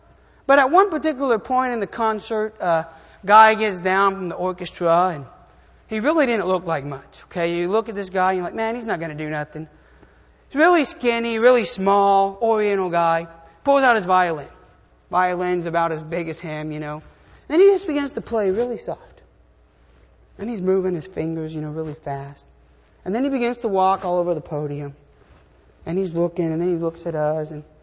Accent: Argentina; now in United States; I'm from Argentina.

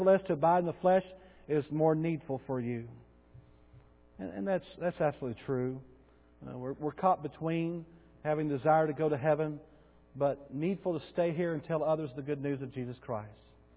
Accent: Bowie, United States; in the small town that we grew up in Bowie

